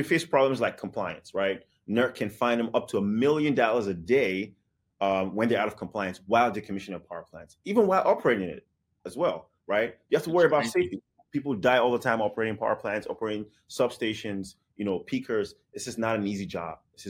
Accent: Nigeria; I'm Nigerian. I see my government adopting technology that is already being used in the West. It disgusts me. I love Nigeria, but it disgusts me.

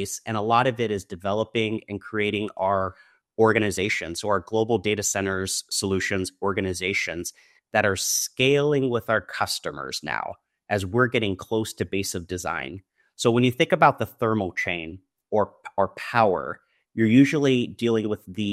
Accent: California, United States; I'm from the Silicon Valley area

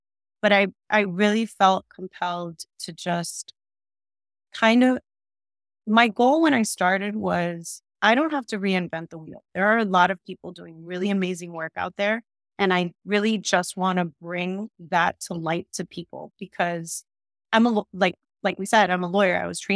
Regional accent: Miami, Florida, United States; But I'm being from Miami. I think I have the perspective that you have to make it enjoyable for people to want to learn about it.

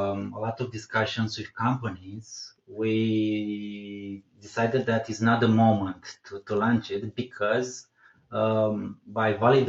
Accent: Romania; English is a second language; I'm from Romania. I also have a lot of members in the family that works in the industry.

